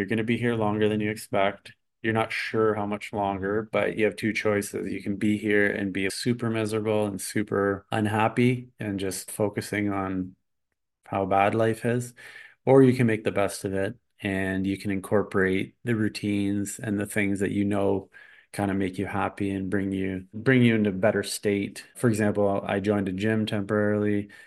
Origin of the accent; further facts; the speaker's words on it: Canada; moved away as an adult; now in Mexico; there was a point where I was kind of stuck in my home country of Canada.